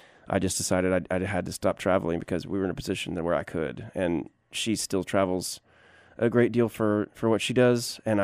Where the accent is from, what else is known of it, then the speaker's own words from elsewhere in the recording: Austin, Texas, United States; now in Fort Worth, United States; I grew up in the Austin area, and I've been, like, in Fort Worth since 2000, lived in Dallas for a couple years.